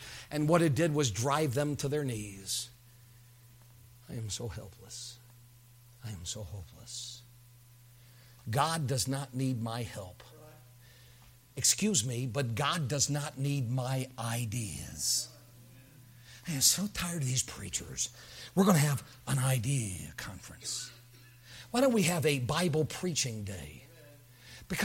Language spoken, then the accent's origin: English; United States; you never worry about things a whole lot being an American.